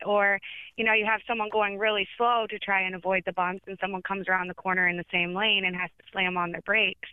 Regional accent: Acworth, New Hampshire, United States; I grew up in Ackworth, which is kind of like a backwoods town most people probably haven't heard of.

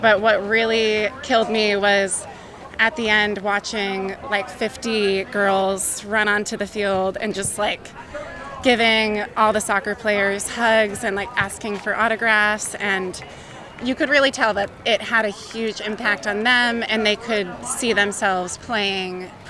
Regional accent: Vergennes, Vermont, United States; and I am a Vermonter. I grew up playing soccer in the Vergennes area

